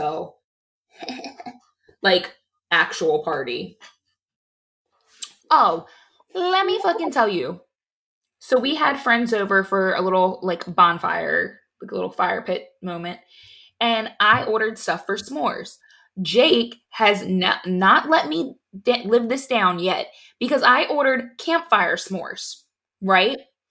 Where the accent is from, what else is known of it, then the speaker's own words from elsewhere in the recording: Milwaukee, Wisconsin, United States; I am from Milwaukee.